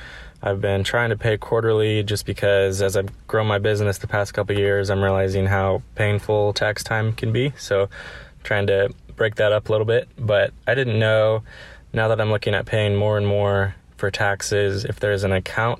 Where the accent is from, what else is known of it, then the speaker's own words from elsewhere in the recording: Kansas, United States; I am from Kansas. I had a question that's more for Matt. I am a wedding filmmaker here in Kansas.